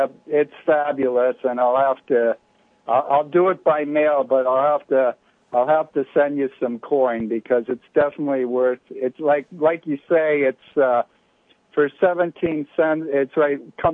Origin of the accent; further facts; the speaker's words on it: New Jersey, United States; also born or lived in Minnesota; I was from Western New Jersey, so I never really had the full flung like New York type accent.